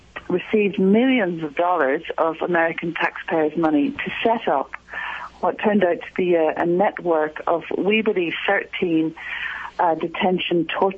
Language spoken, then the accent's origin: English; Ireland; now in England, United Kingdom; as an Irish journalist working in England